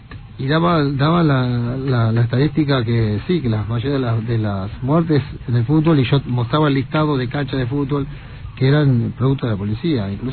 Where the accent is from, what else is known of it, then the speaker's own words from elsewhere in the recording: Morón, Buenos Aires Province, Argentina; yo soy de Morón y conozco la historia del polaco